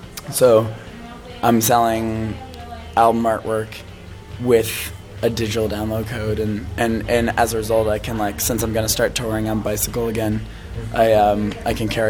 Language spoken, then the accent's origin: English; Halifax, Nova Scotia, Canada; I'm from Halifax.